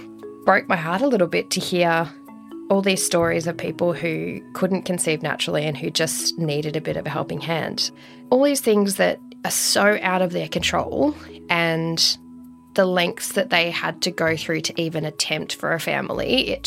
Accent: Victoria, Australia; I'm from Victoria, I'm a single parent

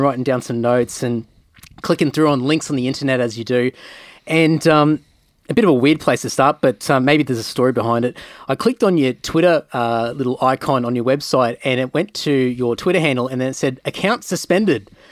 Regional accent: Queensland, Australia; moved away; Well, I grew up in Queensland and moved down here probably about 15 years ago.

